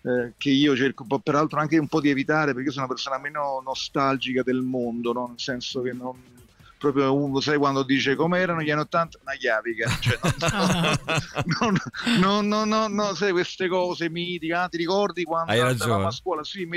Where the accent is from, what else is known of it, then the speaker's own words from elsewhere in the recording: Naples, Campania, Italy; born there; io sono nato a Napoli, ma la mia famiglia non era di Napoli, mio padre era di Roma, mia madre addirittura di Fiume, nel nord Italia. Sì. Quindi, diciamo, io sono, e io non avendo un accento napoletano, perché a casa mia nessuno parlava napoletano